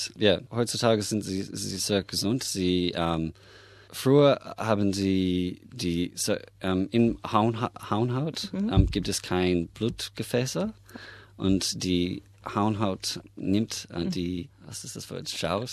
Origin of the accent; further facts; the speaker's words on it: Australia; German is a second language; Zum Beispiel Kurzsichtigkeit ist bei uns in Australien ein in vier Leute haben es.